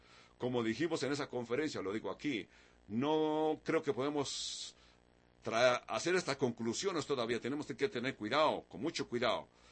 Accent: United States; Nosotros como americanos, vivo en Washington

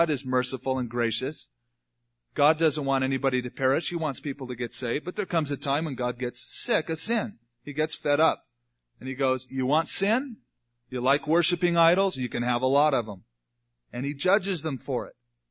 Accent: California, United States; When I grew up in California, we had a bunch of them around our house.

